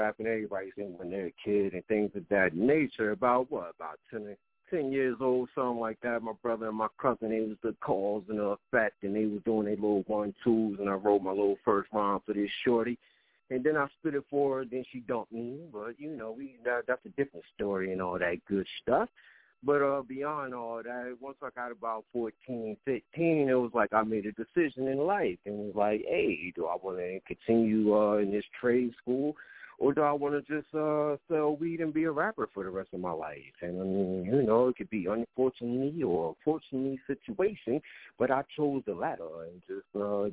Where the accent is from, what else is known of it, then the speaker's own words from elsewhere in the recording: Plainfield, New Jersey, United States; I am from Plainfield, and that is the home of the … things like that.